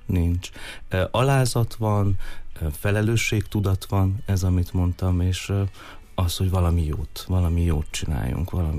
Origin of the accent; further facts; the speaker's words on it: Odorheiu Secuiesc, Harghita, Romania; az én életemben udvarhelyiként